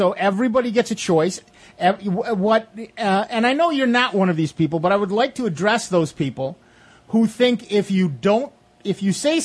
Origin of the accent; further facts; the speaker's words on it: United States; And I'm an American, and so I get to choose.